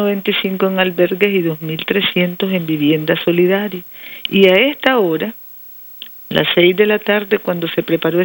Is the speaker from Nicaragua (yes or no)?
yes; Nicaragua; porque es lo que somos, familia nicaragüense que vive con valores cristiano y solidario